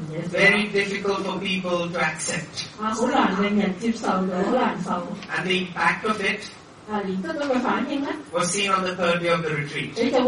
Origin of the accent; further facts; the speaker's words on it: Australia; I told you, me, myself and Jude, we come from Australia.